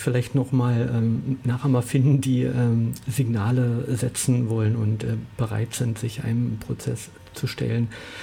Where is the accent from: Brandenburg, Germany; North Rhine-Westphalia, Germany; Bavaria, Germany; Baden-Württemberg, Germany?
Brandenburg, Germany; Also ich komme aus Brandenburg und also diese Zahlen kenne ich nicht